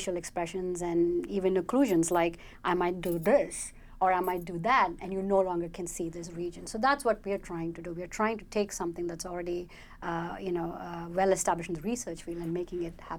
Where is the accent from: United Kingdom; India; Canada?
India; And so I'm from India.